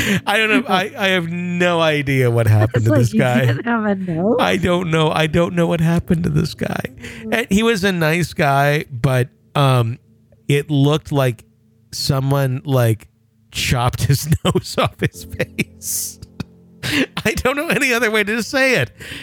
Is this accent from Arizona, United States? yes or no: no; Wisconsin, United States; a cream puff eating contest in the Forest Mall in my hometown in Wisconsin, a mall that's now been demolished and is gone.